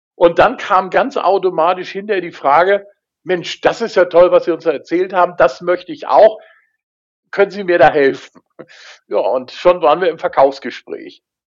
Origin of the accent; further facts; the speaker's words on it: Schleswig-Holstein, Germany; in den ganzen ja etwas größeren Städten hier oben in Schleswig-Holstein, also meiner Heimatregion